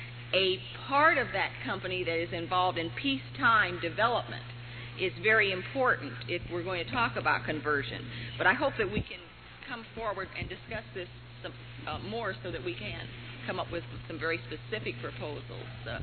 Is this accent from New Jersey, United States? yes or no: no; California, United States; I come from California where we do have a tremendous space industry, a tremendous defense industry